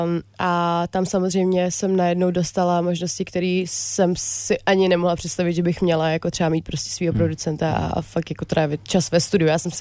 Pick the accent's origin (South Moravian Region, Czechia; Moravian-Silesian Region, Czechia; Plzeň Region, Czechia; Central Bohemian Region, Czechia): South Moravian Region, Czechia; Brno; born there; Já jsem se narodila v Brně.